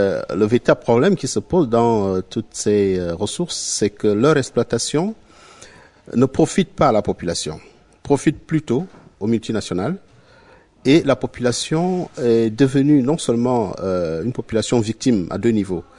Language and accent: French; Gabon; Je suis du Gabon.